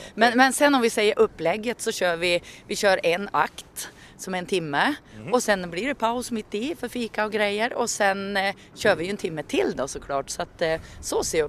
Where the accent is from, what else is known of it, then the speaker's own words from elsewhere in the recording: Örnsköldsvik, Västernorrland County, Sweden; hemma i Övik där jag och Peter kommer ifrån